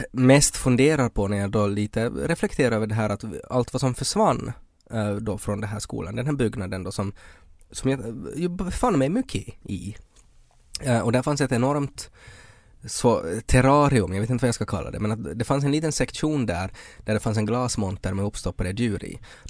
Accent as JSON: {"language": "Swedish", "town": "Purmo", "region": "Ostrobothnia", "country": "Finland", "tie": "born or raised there", "said": "Igår så körde vi ju genom Purmo också, min hemby."}